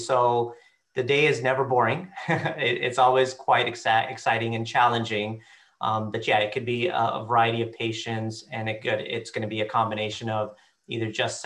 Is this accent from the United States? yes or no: yes; California, United States; I grew up in Southern California, and I did a lot of all my education and training here